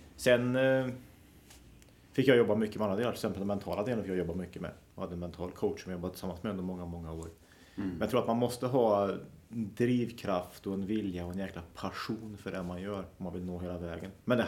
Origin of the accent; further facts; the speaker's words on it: Forshaga, Värmland, Sweden; Jag är från Forshaga.